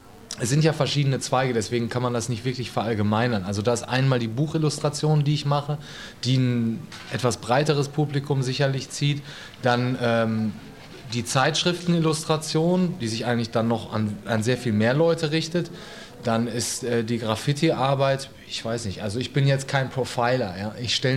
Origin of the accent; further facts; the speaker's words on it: Bochum, North Rhine-Westphalia, Germany; now in Berlin, Germany; Ich komme ursprünglich aus Bochum und lebe mittlerweile in Berlin. Ich habe zwischenzeitlich in Dortmund und in New York studiert.